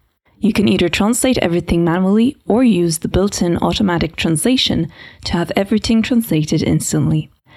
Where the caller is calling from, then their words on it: Malta; I'm calling from Malta. It's pretty hot here.